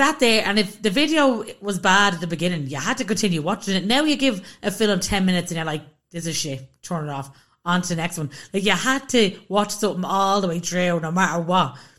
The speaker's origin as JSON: {"language": "English", "town": "Baldoyle", "region": "Leinster", "country": "Ireland", "tie": "born or raised there", "said": "I grew up in Stapola Lawns in Baldoyle."}